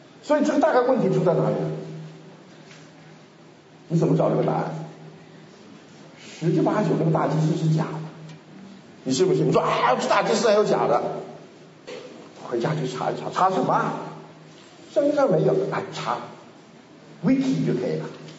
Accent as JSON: {"language": "Chinese", "country": "Taiwan", "tie": "born or raised there", "moved": "as an adult", "lives_now": "United States", "said": "我是台湾长大，我是78年到美国"}